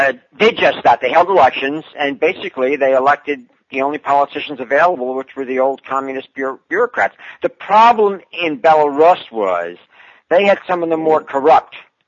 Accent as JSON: {"language": "English", "country": "United States", "accent": "American", "said": "I didn't know I'd lost my American accent all of a sudden."}